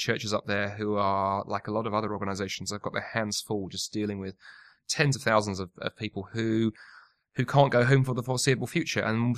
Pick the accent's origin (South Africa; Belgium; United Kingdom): United Kingdom; London; moved away as an adult; now in Toronto, California, United States; So, so I come from London, in England originally, but the last 6 years, my wife and I have been living in Toronto in Canada.